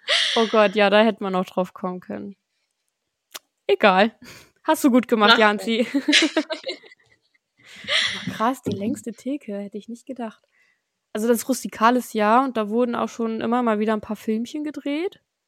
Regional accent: Lunestedt, Lower Saxony, Germany; also born or lived in Bremerhaven; Janzi und ich, wir wurden beide in Bremerhaven geboren. Und sind beide aufgewachsen in Lunestedt. Das ist so 20 Minuten von Bremerhaven entfernt.

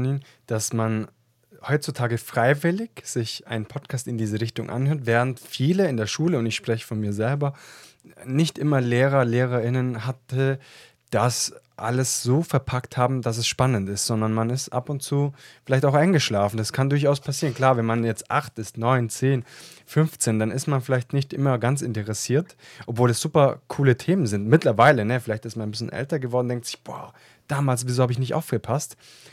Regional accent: Italy; Habe ich sogar als Italiener verstanden.

